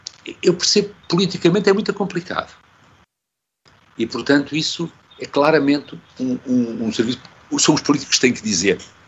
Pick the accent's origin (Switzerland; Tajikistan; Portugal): Portugal; Azores; now in Lisbon, Portugal; é só porque sou açoriano, portanto tenho que me lembrar das Ilhas dos Açores